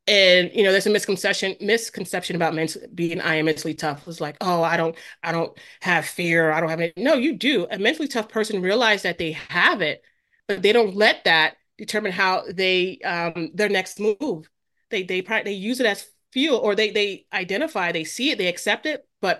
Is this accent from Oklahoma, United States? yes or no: no; New York, United States; accent: New York; Like my accent was just so strong, and they couldn't really understand my New York accent.